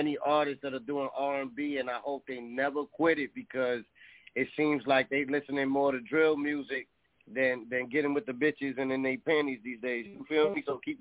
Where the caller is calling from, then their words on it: New York City, New York, United States; Yo, what's good? … in New York City in the fucking building.